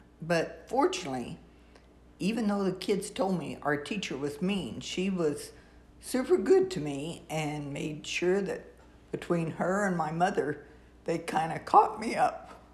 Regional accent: Yates Center, Kansas, United States; also born or lived in Wichita; And I was born here in Wichita, Kansas at St. Francis Hospital. And then we moved to Yates Center, Kansas when I was in third grade.

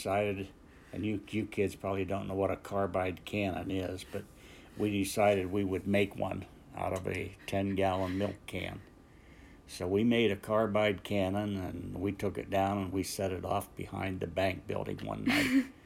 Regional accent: East Palestine, Ohio, United States; I grew up in East Palestine, Ohio, which was a small city of about 5,200 people.

